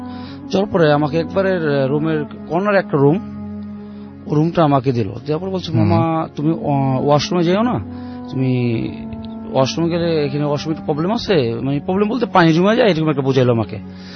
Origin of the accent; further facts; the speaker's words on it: Mirpur, Dhaka Division, Bangladesh; আমি মিরপুর সরাপাড়া থেকে এসেছি।